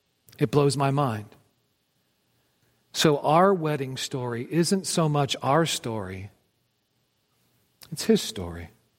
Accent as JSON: {"language": "English", "town": "Britt", "region": "Iowa", "country": "United States", "tie": "born there", "said": "I was born in Northwest Iowa, the booming metropolis of Brit, population 396."}